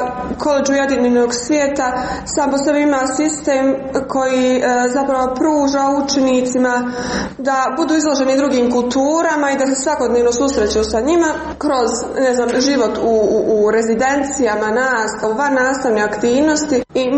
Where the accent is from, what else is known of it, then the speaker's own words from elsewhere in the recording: Gračanica, Federation of Bosnia and Herzegovina, Bosnia & Herzegovina; imam 19 godina, dolazim iz Gračanice